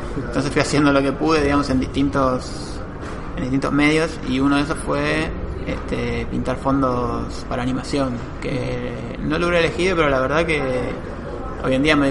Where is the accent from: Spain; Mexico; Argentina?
Argentina; Yo soy de Argentina.